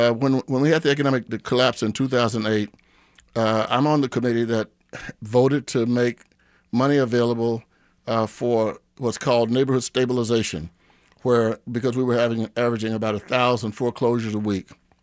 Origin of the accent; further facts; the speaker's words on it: Texas, United States; Yeah, I was born and raised in Texas. All my family is there, probably … down there.